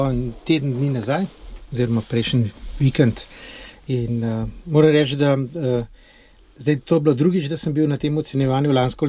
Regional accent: Ljubljana, Central Slovenia, Slovenia; Jaz sem Ljubljančan čisti in je zdaj, ko živim na deželi

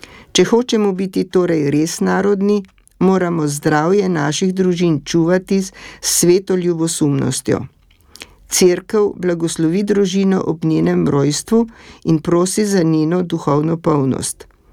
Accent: Prekmurje, Slovenia; Jaz vedno rečem, da sem iz Prekmurja doma

